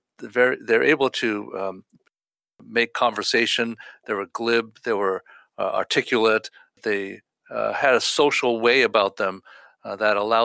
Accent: East Coast, United States; So I'm from the East Coast, where the Asian population is certainly less than on the West Coast.

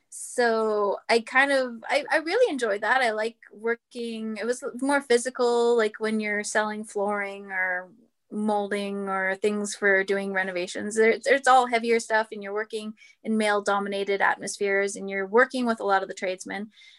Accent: Fort McMurray, Alberta, Canada; Born and raised in Fort McMurray, Alberta. Proud of it. That's home for me.

